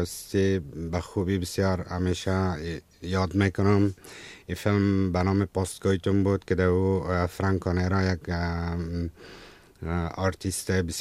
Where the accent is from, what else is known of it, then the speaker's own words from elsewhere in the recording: Kabul, Afghanistan; نه، من خودم از کابل هستم.